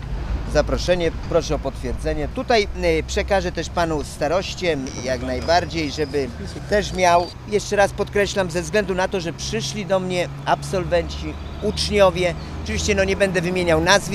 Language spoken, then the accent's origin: Polish; Zgierz, Łódź Voivodeship, Poland; Ja jako rodowity zgierzanin, no, mnie to trochę boli